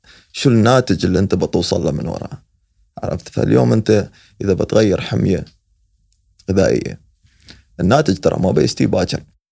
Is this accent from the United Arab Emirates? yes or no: yes; United Arab Emirates; هالشيء موجود عندنا في الإمارات